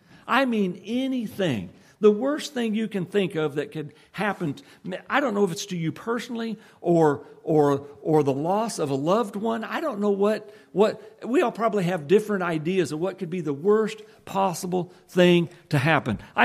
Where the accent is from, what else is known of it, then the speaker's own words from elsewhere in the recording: Nebraska, United States; now in Georgia, United States; I still say I'm from Nebraska, so I'd be black loam dirt, but I've been in Georgia long enough.